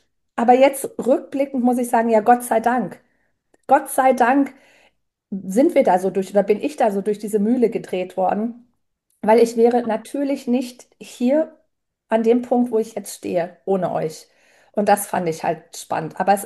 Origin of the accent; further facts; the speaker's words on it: Hesse, Germany; ich komme aus dem Rhein-Main-Gebiet